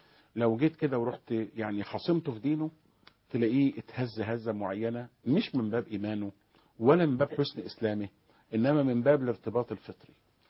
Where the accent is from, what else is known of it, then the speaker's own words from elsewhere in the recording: Egypt; عندنا في مصر